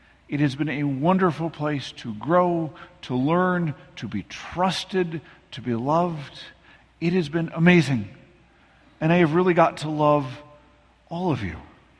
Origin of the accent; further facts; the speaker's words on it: Midwest, United States; And part of that is just being a Midwesterner. Part of that is wanting to get back to home and closer to family and all those things.